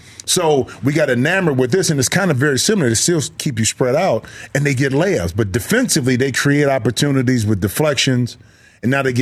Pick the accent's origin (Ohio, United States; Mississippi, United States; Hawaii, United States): Ohio, United States; You know, I'm from Ohio, so I'd love to see what they're doing.